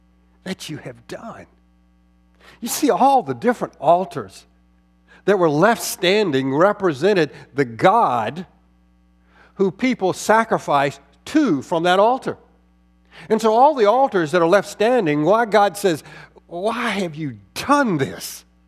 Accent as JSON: {"language": "English", "town": "Orangeburg", "region": "South Carolina", "country": "United States", "tie": "born or raised there", "said": "I can remember growing up in Orangeburg, South Carolina, as a child in elementary school."}